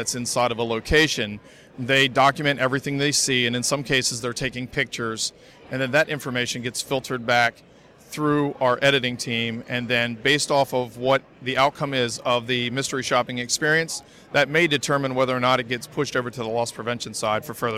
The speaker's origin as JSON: {"language": "English", "region": "Maryland", "country": "United States", "said": "It's a challenge sometimes, but I'm from Maryland, so the weather's kind of similar."}